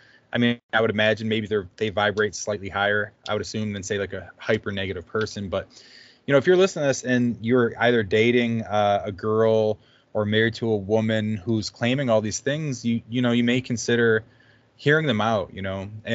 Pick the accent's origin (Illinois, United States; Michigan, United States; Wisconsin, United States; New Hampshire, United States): Michigan, United States; Detroit; I mean, we grew up in Detroit, you know, so like you had to.